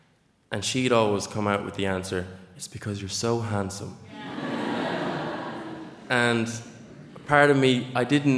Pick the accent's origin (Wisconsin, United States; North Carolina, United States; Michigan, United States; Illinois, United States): Wisconsin, United States; Neenah; And I remember growing up in Neenah